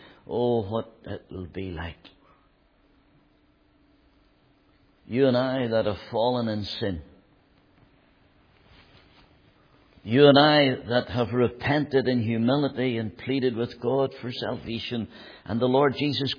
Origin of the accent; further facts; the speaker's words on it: Hillsborough, Northern Ireland, United Kingdom; I was brought up in Hillsborough.